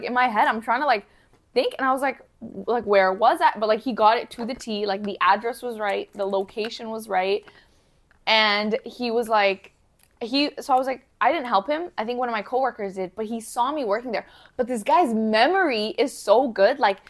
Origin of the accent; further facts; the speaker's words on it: Toronto, Ontario, Canada; We're both from Toronto.